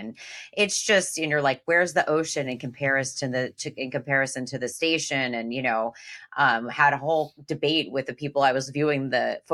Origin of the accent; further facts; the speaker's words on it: Encinitas, California, United States; for those unfamiliar with my hometown, Encinitas